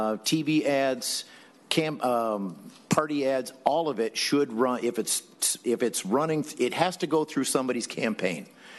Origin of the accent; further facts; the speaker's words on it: Illinois, United States; I was raised in Illinois. So Lincoln-Douglas debates is a big deal where I came from.